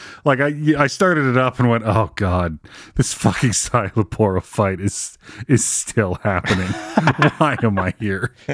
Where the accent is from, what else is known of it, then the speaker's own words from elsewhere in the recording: United States; As an American, I just can't subscribe to that sort of moral relativism.